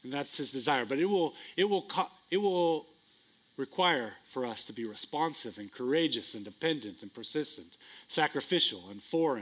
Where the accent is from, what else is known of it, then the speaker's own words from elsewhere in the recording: United States; even though I'm an American living in America